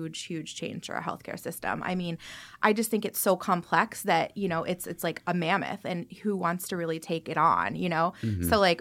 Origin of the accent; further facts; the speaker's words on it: Hopewell Junction, New York, United States; So I'm from Hopewell Junction, so, like, right in the heart of town.